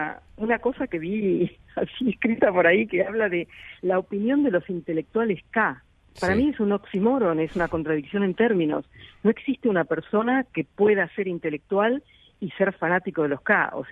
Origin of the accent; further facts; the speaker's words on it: Adrogué, Buenos Aires Province, Argentina; Mira, yo cuando vivía en Argentina de chica, vivía en Adrogué